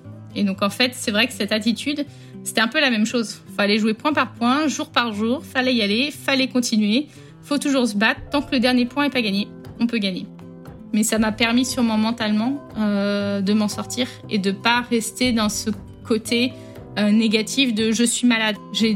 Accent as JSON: {"language": "French", "town": "Rennes", "region": "Brittany", "country": "France", "tie": "born or raised there", "said": "Je suis de Rennes à la base. M- ma vie en grandissant, donc en Bretagne, j'ai une vie assez standard."}